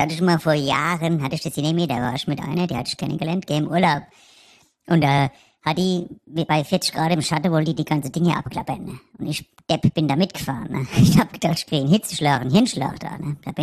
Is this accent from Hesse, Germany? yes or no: yes; Frankfurt, Hesse, Germany; man muss ja mal andere Kulturen auch mal kennenlernen als Frankfurter, gell?